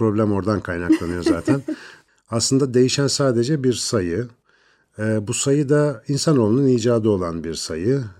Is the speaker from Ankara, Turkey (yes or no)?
yes; Ankara, Turkey; Biz hep radyo tiyatrolarıyla böyle radyonun içinde büyüdük. Eski Ankara Radyo binasında büyüdüğümü söyleyebilirim.